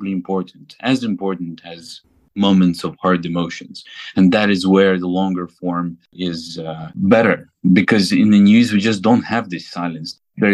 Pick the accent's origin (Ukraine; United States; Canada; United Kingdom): Ukraine; especially in Ukraine, because it's my home country.